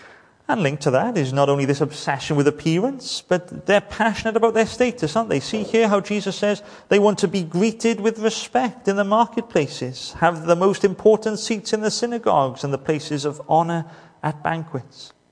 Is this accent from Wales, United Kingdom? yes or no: yes; Wales, United Kingdom; And we're Welsh, or we're at least British.